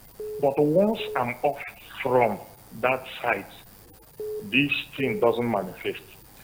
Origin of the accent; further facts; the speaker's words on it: Abuja, Federal Capital Territory, Nigeria; Please, sir, I'm an evangelist from Abuja.